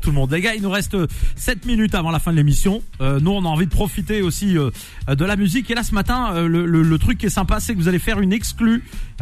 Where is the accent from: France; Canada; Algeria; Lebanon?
Algeria; Blida, Blida Province; Non, mais moi je suis pas Tizi Ouzou. Moi, je suis de Blida.